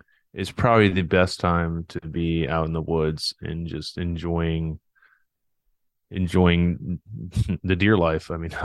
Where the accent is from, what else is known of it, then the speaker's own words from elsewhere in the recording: Raleigh, North Carolina, United States; also born or lived in Miami; now in Indiana, United States; I was born in Miami, but I'm not a Miami native. I grew up. Like you said, I grew up in yeah. Raleigh, North Carolina. I played high school baseball in outside of Raleigh.